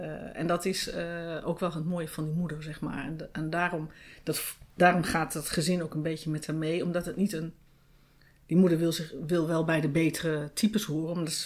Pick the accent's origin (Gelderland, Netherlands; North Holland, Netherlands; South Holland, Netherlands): Gelderland, Netherlands; Neede; Ik ben opgegroeid in Neede.